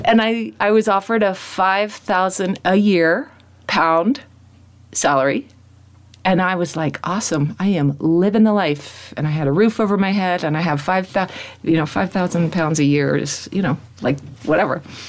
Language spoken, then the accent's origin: English; Fairfax, Virginia, United States; Because, like, growing up in Fairfax, Virginia, around D.C., I was like, oh, God, none of this, like, is for me.